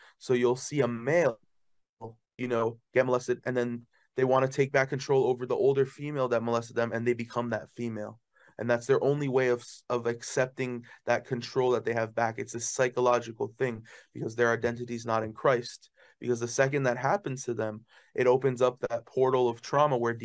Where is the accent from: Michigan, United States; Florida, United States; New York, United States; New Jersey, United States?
Florida, United States; Miami; Then I went into the Latin world and I was writing English hooks for Latin artists because I'm from Miami.